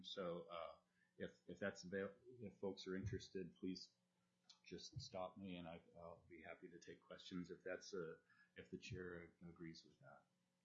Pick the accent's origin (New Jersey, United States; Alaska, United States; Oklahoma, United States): Alaska, United States; Fairbanks; I was born and raised in Fairbanks, went to petroleum engineering school there, and when BP left the state, I wanted to stay here. This is my home